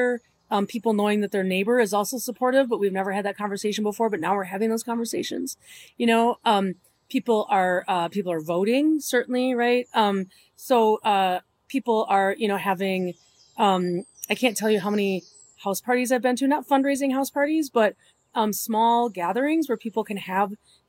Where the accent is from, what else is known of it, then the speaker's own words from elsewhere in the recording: Wisconsin, United States; I'm Southeast. Sorry. We might play sheepshead together. I grew up in the Southwest part of the state. The card games are regional.